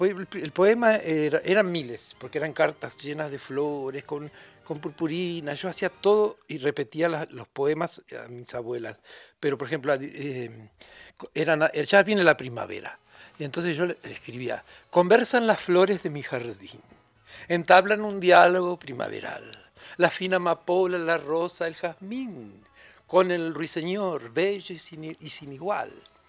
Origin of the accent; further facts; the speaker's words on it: Ingeniero Jacobacci, Río Negro, Argentina; also born or lived in San Antonio; allá en mi sur, en mi pueblo, en Ingeniero Jacobacci, pueblo de, yo nací en San Antonio, pero me crié en Jacobacci 54.